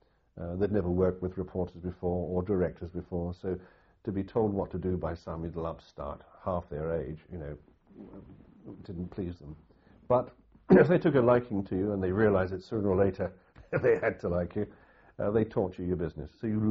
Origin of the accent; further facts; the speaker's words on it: Southampton, South East England, United Kingdom; I'm married to an English girl, I come from Southampton